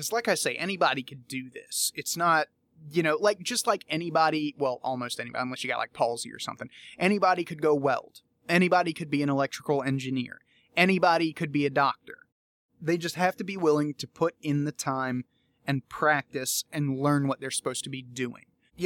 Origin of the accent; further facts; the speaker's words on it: United States; because I'm American and I don't sound like an Irish person. I don't sound like a native speaker.